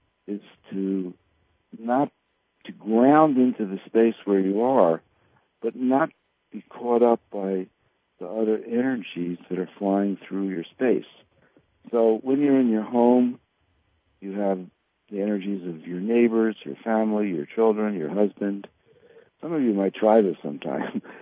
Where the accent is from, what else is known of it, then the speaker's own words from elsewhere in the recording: Philadelphia, Pennsylvania, United States; accent: Pennsylvania; You know, I was brought up in Philadelphia.